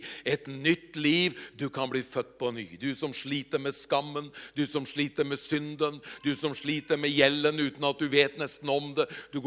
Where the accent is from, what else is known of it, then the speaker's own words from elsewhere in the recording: Eastern Norway, Norway; Østlandet. Ja, det er jo langt unna Østlandet. Det er langt herfra, vet du. Ja. Det er der jeg kommer fra.